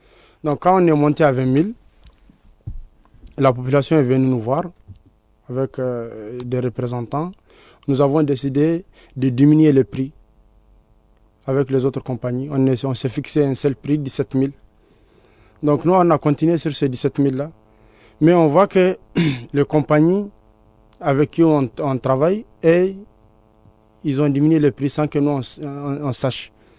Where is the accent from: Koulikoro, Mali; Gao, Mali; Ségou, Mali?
Gao, Mali; nous sommes de Gao, nous sommes de la région de Gao et on connaît réellement le terrain.